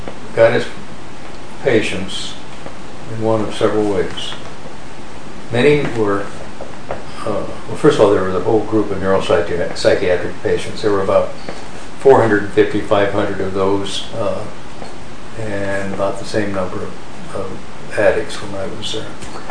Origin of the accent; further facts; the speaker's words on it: Iowa, United States; Actually, I grew up in Iowa, but I went out to California to go to school.